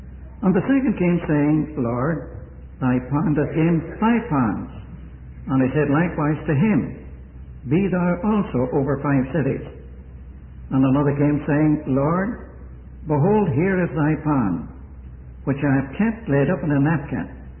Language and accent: English; Ireland; born there; accent: brogue; moved away as an adult; I was born in Ireland. I was reminded of that this morning. Some people told me I had a brogue. Well, it's 47 years since I left there.